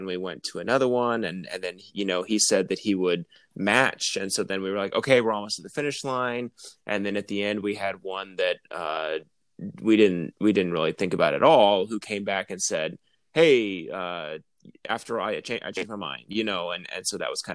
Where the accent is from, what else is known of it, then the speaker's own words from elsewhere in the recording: Texas, United States; I'm from Texas.